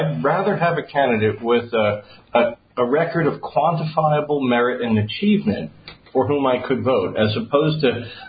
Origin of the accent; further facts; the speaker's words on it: New York City, New York, United States; That's my interest in, as a New Yorker. I want my tax dollars to work for me.